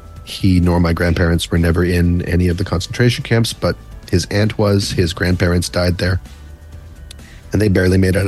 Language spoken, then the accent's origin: English; Vancouver, British Columbia, Canada; now in United States; I was born in Vancouver, raised there, but I've lived a good part of my adult life in the States.